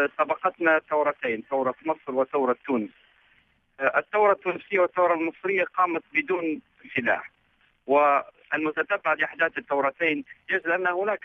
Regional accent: Libya; نتوقع نحن كليبيين أن تكون إن شاء الله الأمور سوف تصل إلى بر الأمان

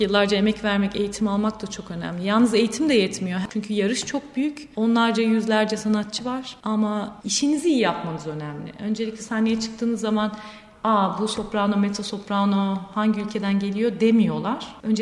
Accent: Ankara, Turkey; also born or lived in United States; Ankara'da büyüdüm.

